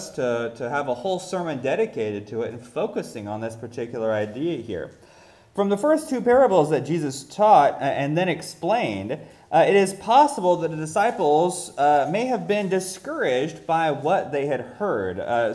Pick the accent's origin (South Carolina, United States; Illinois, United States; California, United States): South Carolina, United States; I'm from South Carolina, and we love our, as you can tell from the tie, and we love our mustard-based barbecue sauce.